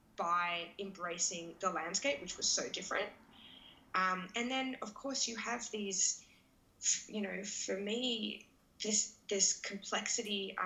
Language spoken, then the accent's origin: English; Australia; As an Australian, you know